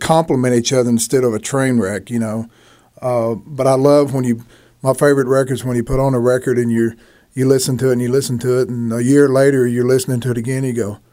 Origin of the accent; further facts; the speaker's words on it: Dallas, Texas, United States; born there; I was born in West Dallas, and our family on Fitchburg Street, which was the name of my last album, but the family, all the aunts and uncles, my grandmother, everybody lived on Fitchburg Street.